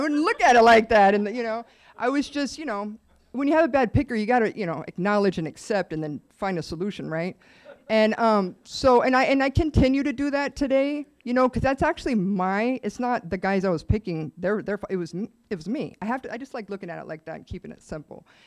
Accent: Chula Vista, California, United States; I grew up in Chula Vista for the first 10 years

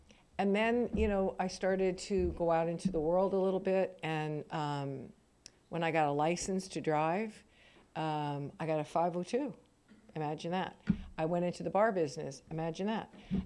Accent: East Coast, United States; I grew up in a big family, a big Irish Catholic German family with 9 kids. And we grew up on the East Coast, and it was really a pretty rowdy group.

